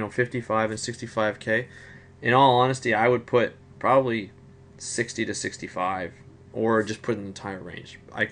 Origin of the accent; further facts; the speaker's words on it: Canada; if I'm Canadian, I already have an X against me because I'm Canadian.